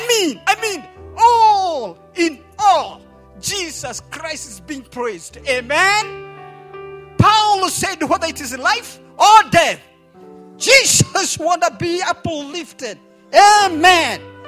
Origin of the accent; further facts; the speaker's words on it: Kenya; English is a second language; moved away as an adult; now in United States; But I stayed, not in my home country, Kenya.